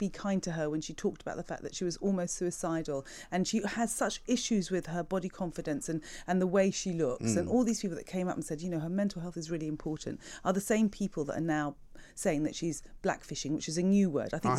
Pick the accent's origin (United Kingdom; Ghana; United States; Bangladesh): United Kingdom; being a British person, living in Great Britain.